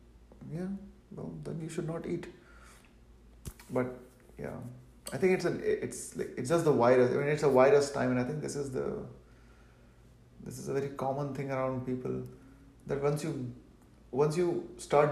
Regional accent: India; But then I'm an Indian, so like, I mean, there are places like West Bengal

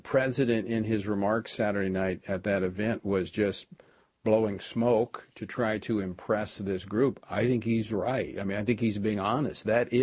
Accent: Louisiana, United States; By the way, elections in Louisiana over the weekend, my home state

